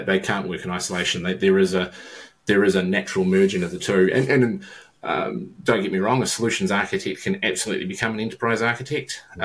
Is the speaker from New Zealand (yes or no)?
yes; New Zealand; my accent's even further south than your accent. … as you said in the intro. I'm a New Zealand-based consulting CIO, CTO.